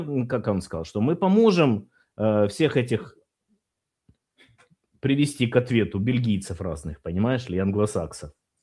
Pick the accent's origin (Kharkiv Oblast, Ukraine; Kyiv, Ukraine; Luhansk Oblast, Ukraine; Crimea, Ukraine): Kyiv, Ukraine; Я тоже не Венедиктов, но я киевлянин, как и ты.